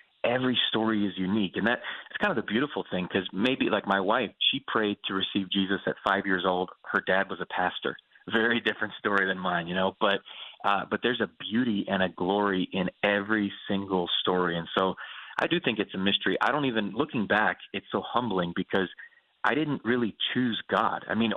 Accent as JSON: {"language": "English", "region": "New England", "country": "United States", "tie": "born or raised there", "said": "Yeah, you know, for me, I grew up in New England. We were not a, you know, very religious family."}